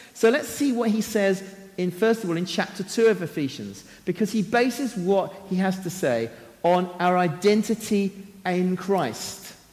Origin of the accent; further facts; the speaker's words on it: United Kingdom; I'm male. I'm British. I'm married. I'm a Christian. I'm a husband, a father, a grandfather, a minister.